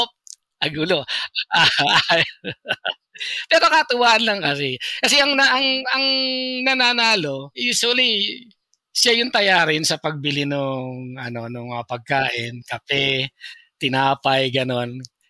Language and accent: Tagalog; Tundo, Metro Manila, Philippines; Actually, lumaki kami sa Tundo, no? Masyadong busy yung area na yon at siguro ang pagkakakilala nga ng marami, magulo sa Tundo, no? Pero hindi naman kami ganon.